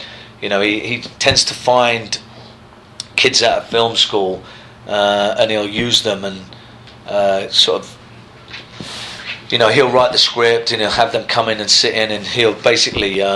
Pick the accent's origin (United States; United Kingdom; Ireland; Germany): United Kingdom; I'm not as big a soccer fan as people might imagine, being British.